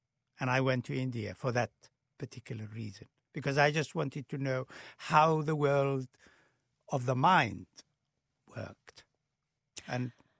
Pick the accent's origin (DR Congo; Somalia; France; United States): Somalia; born in a small town, growing up in a small town